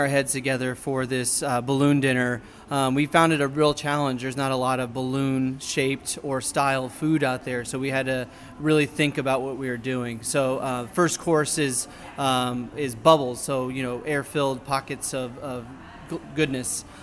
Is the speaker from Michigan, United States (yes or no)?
no; Texas, United States; also born or lived in North Carolina; now in St. Louis, United States; So I was born in North Carolina, raised in Texas. I've been all over the country, worked in really great food cities.